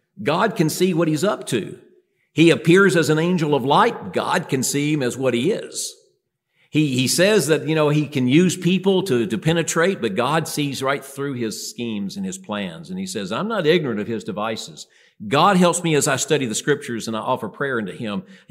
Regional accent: Tennessee, United States; now in Minnesota, United States; I'm a Southern boy. I grew up in Tennessee, but I went north, and I love it up there.

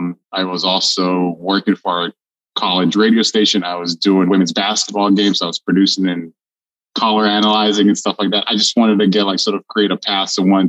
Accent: Israel; So I'm born and raised in Israel, lived there the majority of my life.

